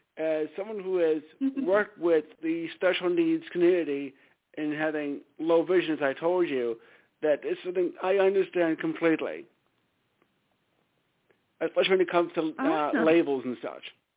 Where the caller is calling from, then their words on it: Stamford, Connecticut, United States; Stamford, Connecticut.